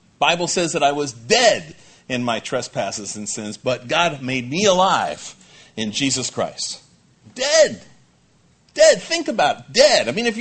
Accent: New Jersey, United States; I'm from Jersey. I mean, I've seen possums, you know, out on the road at night

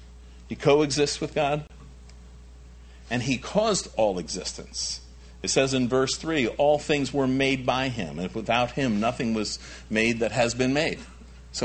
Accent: New Jersey, United States; My origins. I'm a Jersey boy. That's my origin. I'm from Jersey. Before 1954, I wasn't.

